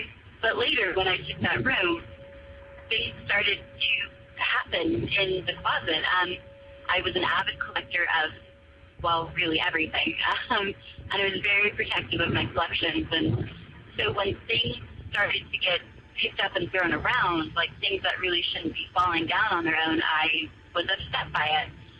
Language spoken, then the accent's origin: English; California, United States; I'm from the High Desert in California.